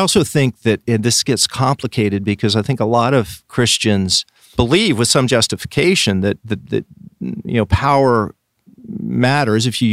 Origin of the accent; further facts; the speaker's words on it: Richland, Washington, United States; I grew up in a city called Richland, which is on the east side of the state, Washington State. It's a conservative part of the state, as opposed to Seattle on the west side.